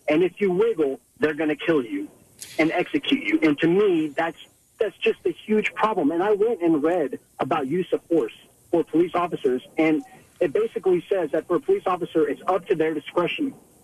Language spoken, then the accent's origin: English; Dallas, Texas, United States; I'm from Dallas. I've been down here for 7 years.